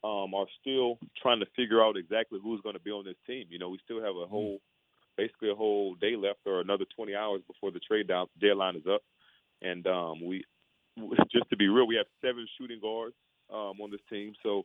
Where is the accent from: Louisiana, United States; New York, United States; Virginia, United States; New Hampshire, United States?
Louisiana, United States; Baton Rouge; So I'm from Baton Rouge